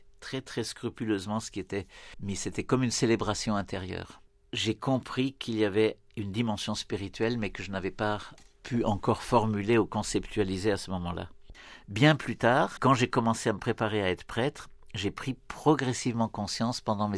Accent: France; also born or lived in Kolkata; je suis né donc en Inde, à Calcutta, après la guerre. Je n'y suis resté que 6 mois. Mes parents ensuite, depuis 1948, ont voulu s'établir en Europe, mais ils ont choisi de s'établir en France, où j'ai grandi.

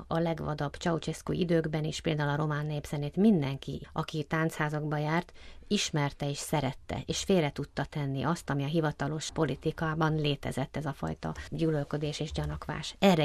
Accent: Hungary; én egyedüli magyarként viselhetem

